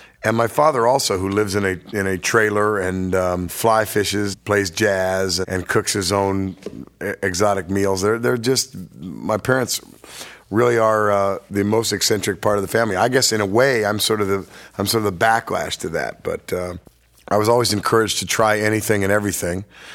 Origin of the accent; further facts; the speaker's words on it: California, United States; I grew up here in California, you know, and I was a sort of a lower middle class kid, and I'd never seen people who lived like